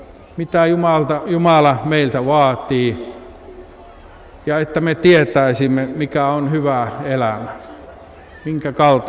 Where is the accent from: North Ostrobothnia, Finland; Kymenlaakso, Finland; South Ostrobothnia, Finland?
North Ostrobothnia, Finland; Siellä meillä päin Pohjois-Pohjanmaalla oli aivan tavallista vielä 60-luvulla